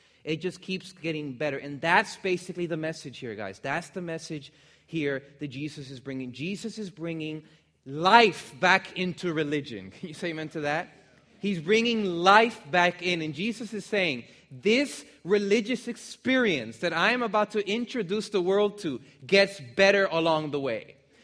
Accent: Miami, Florida, United States; I'm from Miami, Florida. It was miserable.

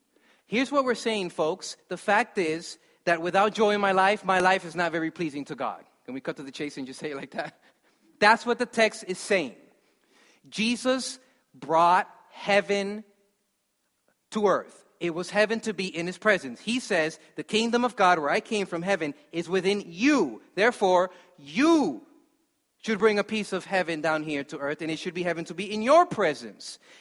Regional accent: United States; I'm like, no, trust me, I'm an American.

